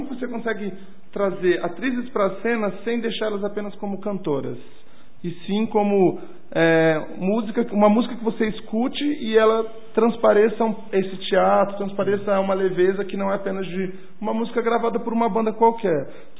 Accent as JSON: {"language": "Portuguese", "town": "Guaxupé", "region": "Minas Gerais", "country": "Brazil", "said": "já que eu sou de Guaxupé"}